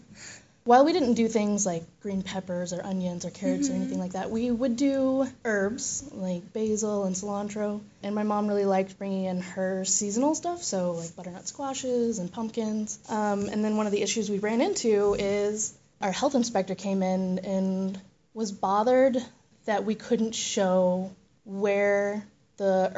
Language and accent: English; Missouri, United States; Yeah, I'm from Missouri, and my mom is from Thailand